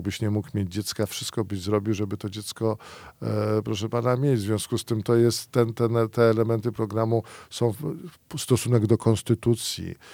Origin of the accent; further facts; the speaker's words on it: Łaguny, Masovian Voivodeship, Poland; Ja jestem ze wsi Łaguny spod Przasnysza